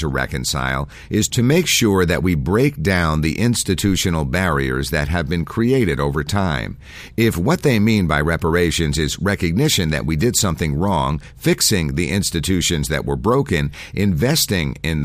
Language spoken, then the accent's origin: English; the South, United States; I love the South. There are so many wonderful things about this part of the country. And as a Southerner, I do feel the sting of judgment from the rest of the country